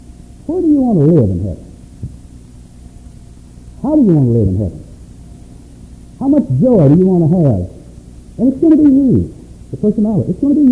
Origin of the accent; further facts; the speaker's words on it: Augusta, Arkansas, United States; born there; I was born in the Bible Belt in Augusta, Arkansas.